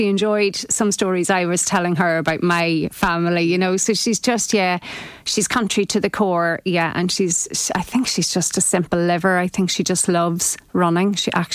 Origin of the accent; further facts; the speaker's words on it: Ireland; it wasn't, I'm Irish, you know. It's not, you know, I don't need to wear a singlet to feel more Irish